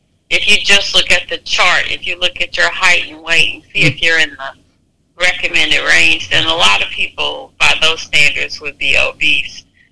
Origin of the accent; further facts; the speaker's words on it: Jennings, United States; So when I grew up, you know, I grew up in near Jennings, and we were always outside. That was a different time. That was in the 70s and 80s.